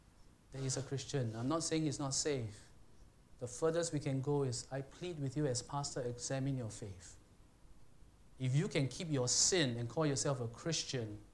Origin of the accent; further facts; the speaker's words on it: Singapore; I'm a Singaporean.